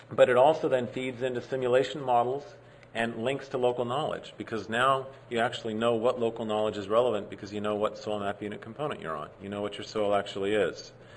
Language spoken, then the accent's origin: English; New Mexico, United States; I'm from New Mexico, so I haven't clicked on that here. I think it's too cold.